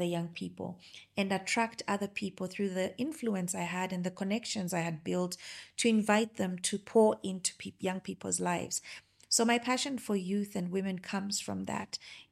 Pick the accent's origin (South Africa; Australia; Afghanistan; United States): South Africa; I've come from South Africa.